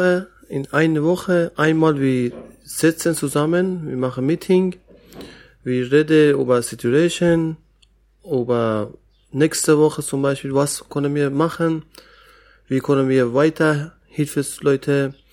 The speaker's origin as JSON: {"language": "German", "country": "Iran", "second_language": "German", "moved": "as an adult", "lives_now": "Greece", "said": "Ich komme aus dem Iran. Ich bin seit mehrere vier Jahre in Ense mit Eleni Lesvos. Ich habe ungefähr 14 Monate in Moria gewohnt, alte Moria, Moria Camp."}